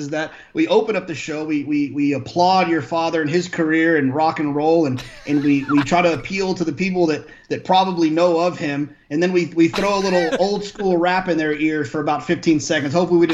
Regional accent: Texas, United States; I grew up in Texas

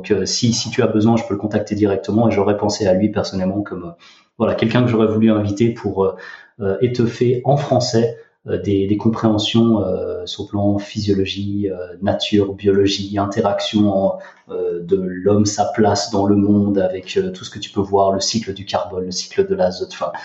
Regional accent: Switzerland; born there; je suis en Suisse, effectivement je suis né en Suisse aussi

